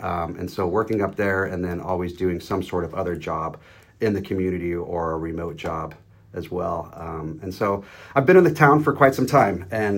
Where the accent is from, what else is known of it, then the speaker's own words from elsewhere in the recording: Denver, Colorado, United States; now in Sandpoint, United States; So I moved to Sandpoint in 2017 in order to co-parent my daughter. I'm originally from Denver, Colorado.